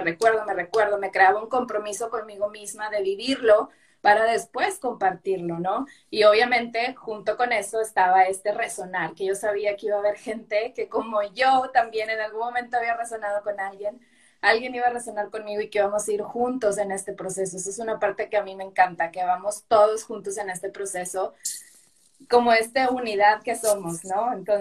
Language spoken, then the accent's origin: Spanish; Monterrey, Nuevo León, Mexico; yo también soy de Monterrey, vivo aquí en Monterrey